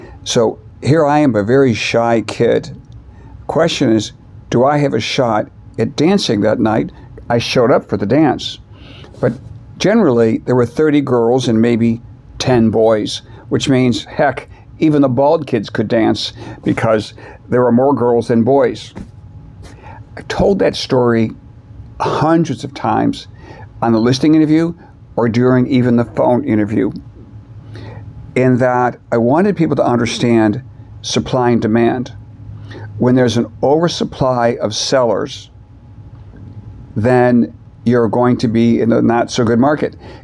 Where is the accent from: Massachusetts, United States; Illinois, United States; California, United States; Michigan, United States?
Illinois, United States; Fox River Grove; I grew up in Chicago suburbs called Fox River Grove, population 2,000 people, one stoplight town.